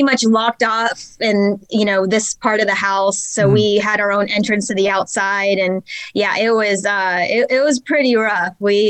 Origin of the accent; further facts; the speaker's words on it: North Carolina, United States; also born or lived in California; I'm from North Carolina. Mm-hmm. I grew up for the most part in North Carolina. Before that, my father was Air Force, so we actually traveled around a lot. I was born in California.